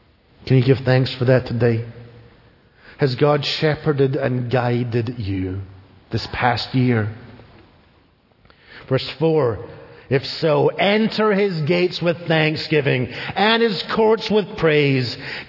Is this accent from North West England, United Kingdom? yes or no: no; Scotland, United Kingdom; And you gotta use the blessing of being Scottish with that CH sound at the beginning.